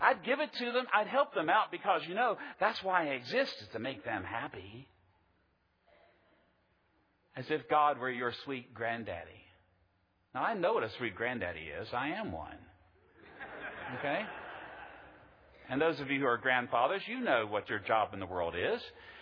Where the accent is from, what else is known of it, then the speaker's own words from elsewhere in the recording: Virginia, United States; most of us here today, are Americans. We don't have kings. I come from Virginia. We have the best state flag in the Union.